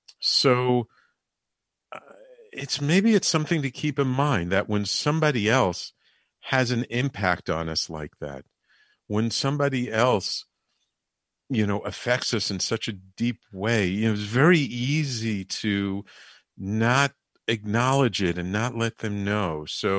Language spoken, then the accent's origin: English; Canada; I'm from Canada and I was having immigration problems